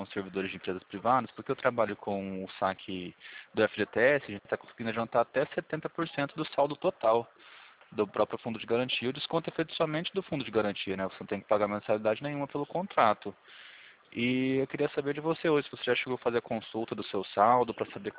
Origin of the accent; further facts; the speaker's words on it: Pirassununga, São Paulo, Brazil; Eu sou do interior de São Paulo, Pirassununga, da terra da cachaça, sabe?